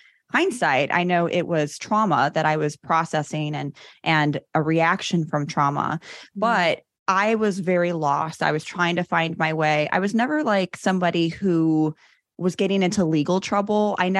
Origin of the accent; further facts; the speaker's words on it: Chicago, Illinois, United States; So I grew up in Chicago, born and raised, and I had a rough upbringing.